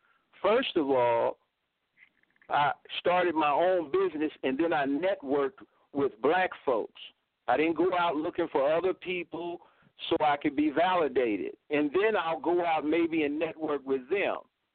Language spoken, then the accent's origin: English; Sacramento, California, United States; I'm from Sacramento, California